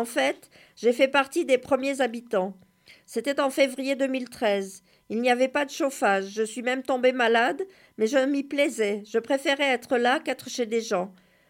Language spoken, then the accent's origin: French; Côte d’Ivoire; now in France; Je suis arrivée de la Côte d'Ivoire en France en octobre 2009. C'était la première fois que je venais en Europe.